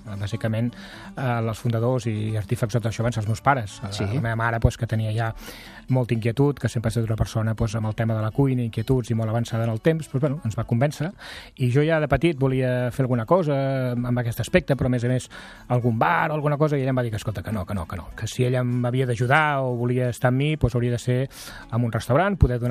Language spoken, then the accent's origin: Catalan; Santa Pau, Catalonia, Spain; És el meu poble, per mi és meravellós, i és un poble que està dintre el casc antic del poble, històric, parc natural, dintre la fageda, Santa Pau